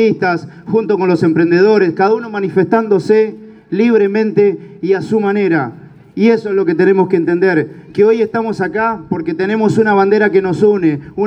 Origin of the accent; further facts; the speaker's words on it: Tres Arroyos, Buenos Aires Province, Argentina; nosotros como argentinos, como trabajadores, como ciudadanos de a pie, como tresarroyenses, no lo vamos a permitir.